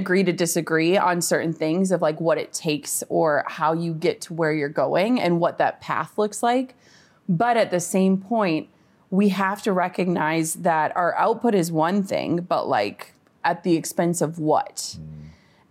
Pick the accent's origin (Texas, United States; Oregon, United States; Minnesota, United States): Minnesota, United States; I'm from Minnesota, like small town. So like traffic for us is like when the stoplight is red.